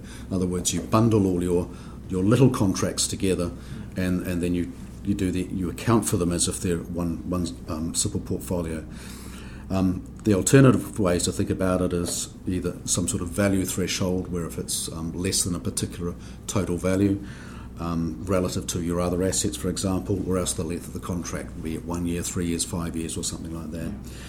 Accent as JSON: {"language": "English", "country": "New Zealand", "said": "you might tell from my accent, I come from New Zealand"}